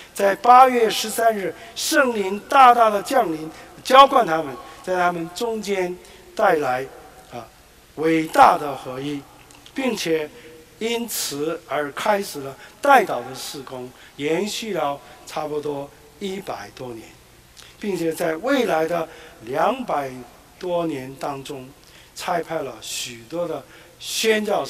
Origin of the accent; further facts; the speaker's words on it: South Korea; moved away; 从小出生长大在韩国